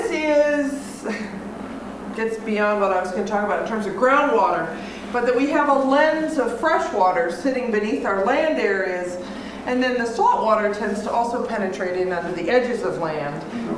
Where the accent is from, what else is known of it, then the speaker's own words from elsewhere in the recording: Lexington, Massachusetts, United States; So I grew up in Lexington. The problem is I grew up in this part of Lexington.